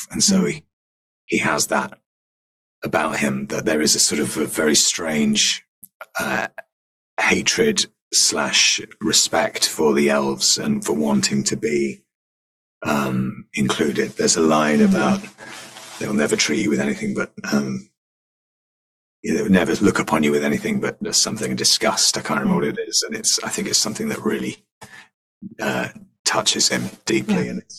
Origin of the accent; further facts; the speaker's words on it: Wales, United Kingdom; In general, yeah. Being Welsh is so great.